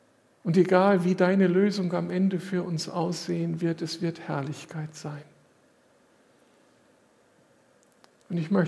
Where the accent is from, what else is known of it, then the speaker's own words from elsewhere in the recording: Moers, North Rhine-Westphalia, Germany; aus meiner Heimatstadt Mörs.